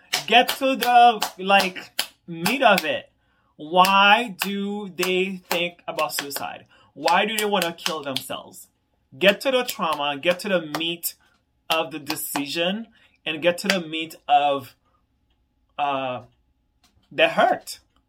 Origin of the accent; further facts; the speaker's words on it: Haiti; growing up in Haiti, like in my early years, when coup d'etat happened around in the early 90s